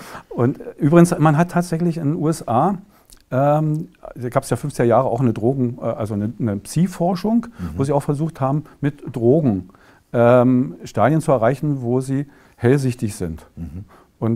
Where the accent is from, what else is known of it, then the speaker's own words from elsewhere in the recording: Berlin, Germany; Gut, ich bin im Vorort von Berlin aufgewachsen, aber man hatte ja natürlich den beständigen Zugriff zur Innenstadt.